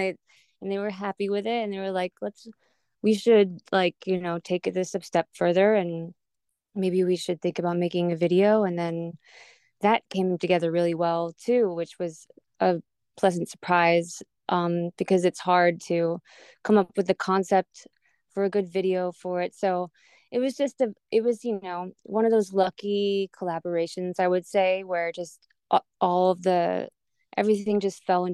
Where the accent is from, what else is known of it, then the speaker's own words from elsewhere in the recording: Seoul, South Korea; Well, I grew up on a American military base in Seoul, South Korea